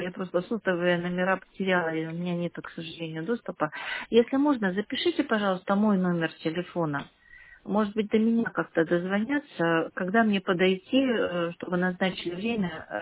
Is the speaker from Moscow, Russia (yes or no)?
no; Krasnodar Krai, Russia; now in Shushary, Russia; мы переехали в Шушары, я из Краснодарского края.